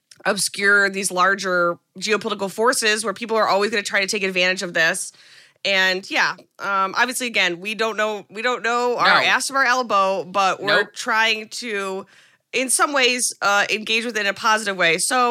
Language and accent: English; United States; I think it's just like, as an American, like it is yeah. our responsibility to know